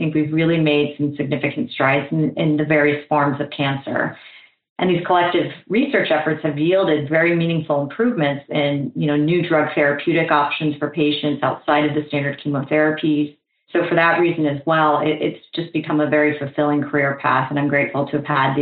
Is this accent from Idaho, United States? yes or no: no; Florida, United States; I had returned to my hometown in Florida